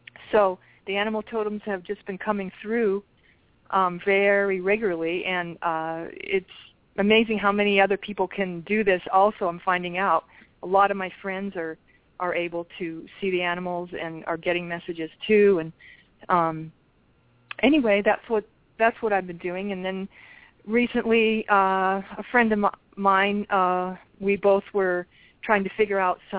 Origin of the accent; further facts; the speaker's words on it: Las Vegas, Nevada, United States; I'm from Las Vegas, Nevada, and I have been a performer most of my life, dancing and gymnastics.